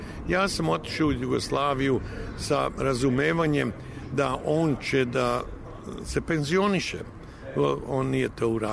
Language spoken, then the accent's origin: Serbian; Serbia; ja sam zbilja sretan kao Srbin